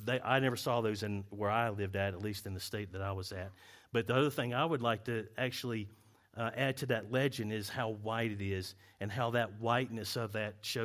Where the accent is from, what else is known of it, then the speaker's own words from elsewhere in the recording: North Carolina, United States; I have mentioned in the past that I'm from North Carolina. So one of the things that I remember from my childhood of being in North Carolina is a particular tree that we have there.